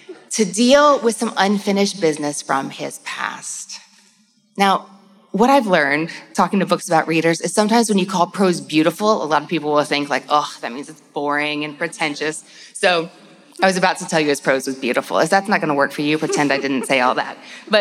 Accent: Louisville, Kentucky, United States; And y'all, I'm from Louisville, Kentucky, which is, you know, the South is not a monolith. That is its own place. I can almost see Indiana from my house.

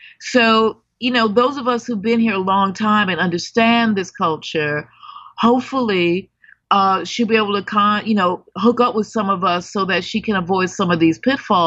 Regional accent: United States; now in United Kingdom; But in Britain, I'm called an American. And I had to actually reconcile what that meant for me, because my half my life has been here.

